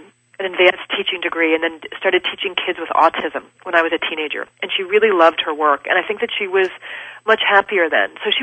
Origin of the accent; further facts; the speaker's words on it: Washington, District of Columbia, United States; Washington is my hometown, and I wanted to raise my kids here, and I convinced my husband to give it a shot, and we moved here.